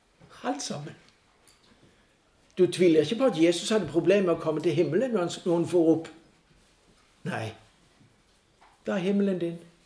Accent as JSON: {"language": "Norwegian", "country": "Denmark", "second_language": "Norwegian", "said": "Jeg er fra Danmark. Jeg kom nettopp fra Danmark, men det er lenge siden jeg hørte det."}